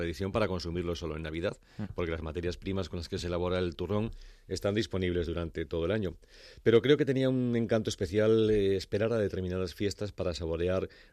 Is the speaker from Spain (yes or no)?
yes; Navarre, Spain; En mi tierra, en Navarra, se celebra todavía la fiesta del rey de la fava